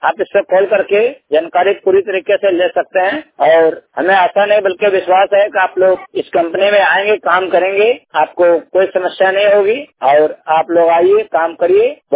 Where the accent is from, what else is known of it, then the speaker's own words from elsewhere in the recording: Bihar, India; now in Mirzapur, India; Bhagalpur district Bihar राज्य का रहने वाला हूँ।